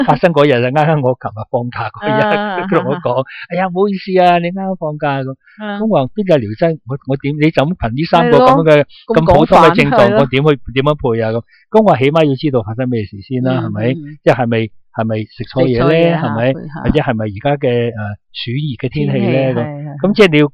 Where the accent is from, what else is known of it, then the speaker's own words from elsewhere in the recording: China; 即是我们中国人呢就对同佢疗法的认识是很少